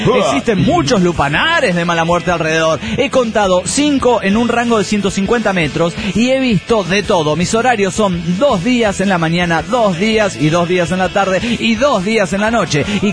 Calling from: Villahermosa, Tabasco, Mexico; de Villahermosa, Tabasco, México.

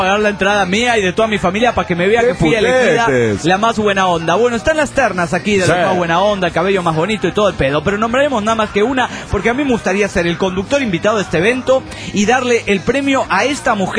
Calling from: Delta, Colorado, United States; de Delta Colorado.

